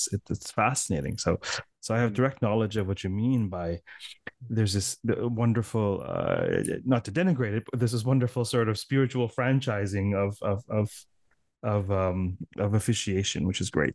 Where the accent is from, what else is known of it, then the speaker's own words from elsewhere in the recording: Toronto, Ontario, Canada; he speaks Tamil and I speak no Tamil, so we're speaking in English. And he, you know, I said, I'm from Toronto.